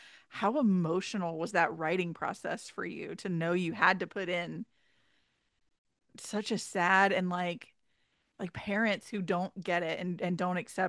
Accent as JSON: {"language": "English", "region": "the South", "country": "United States", "tie": "born or raised there", "said": "So I grew up in the South, but and I was raised in the Episcopal Church"}